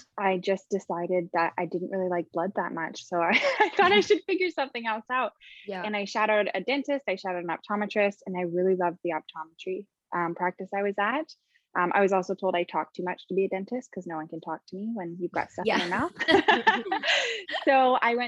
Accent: Ontario, Canada; So I'm from just outside of Toronto. I grew up in Canada, went to ICO for school.

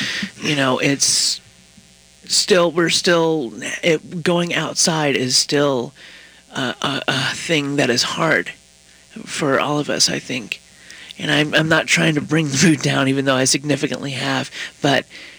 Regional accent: the South, United States; I'm from the South and I never had any protections anyway

